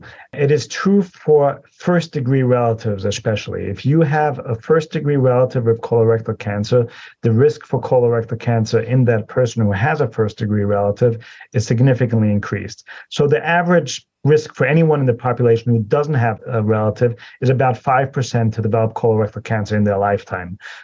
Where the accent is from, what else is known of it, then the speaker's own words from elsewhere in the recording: Vienna, Austria; moved away as an adult; now in United States; I was born in Vienna, Austria, and then came here for college, started off in Baltimore, and then did my medical school in New Haven at Yale University, and then did my residency in New York City, and then came for my fellowship to Cleveland.